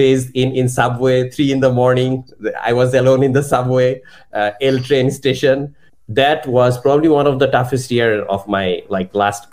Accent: Saudi Arabia; also born or lived in Bangladesh; So I was born in Bangladesh. My parents moved to Saudi Arabia when I was really young. I kind of had my childhood in Saudi Arabia and then came back to Bangladesh for my like high school

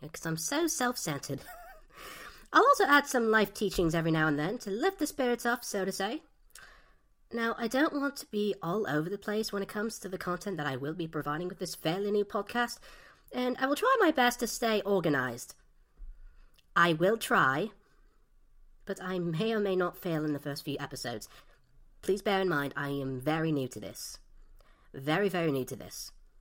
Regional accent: United Kingdom; I'm a middle-aged woman. But I'm British!

